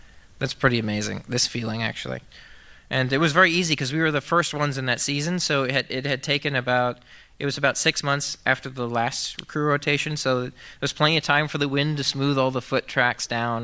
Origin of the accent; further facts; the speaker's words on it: Huntsville, Alabama, United States; So I'm from Huntsville, Alabama, which is a NASA town. My father worked in aerospace.